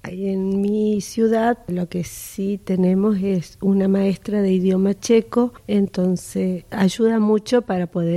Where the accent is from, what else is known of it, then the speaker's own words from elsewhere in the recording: Presidencia Roque Sáenz Peña, Chaco, Argentina; soy de Presidencia Boquesa Espeña, provincia del Chaco, República Argentina.